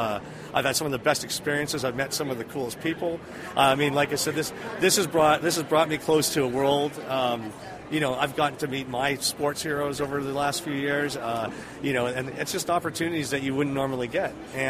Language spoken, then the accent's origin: English; Texas, United States; Wrecking is without the G, like, because we are from Texas.